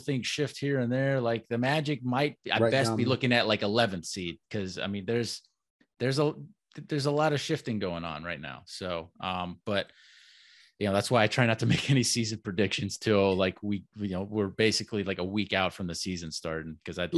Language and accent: English; Orlando, Florida, United States; I'm 34 years old. I'm born and raised in Orlando.